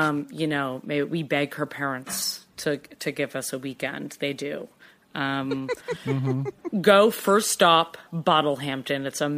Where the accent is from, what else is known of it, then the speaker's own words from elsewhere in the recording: Cambridge, Massachusetts, United States; Yeah, so not really planning on going back there, from Cambridge specifically.